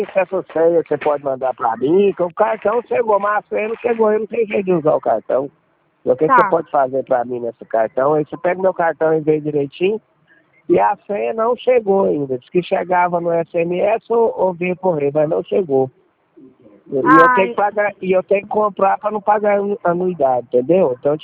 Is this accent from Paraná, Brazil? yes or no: no; Amorinópolis, Goiás, Brazil; Eu sou de Amorinópolis, mas hoje eu trabalho em Porá, Goiás.